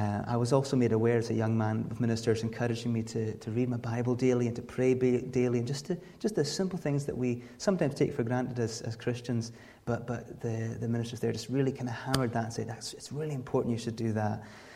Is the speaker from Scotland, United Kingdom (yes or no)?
yes; Scotland, United Kingdom; accent: Outer Hebrides; I was brought up on the Isle of Lewis, hence my accent, which I've been told is now fading away. But if I put it on a bit stronger, you can see that I'm definitely from the Outer Hebrides.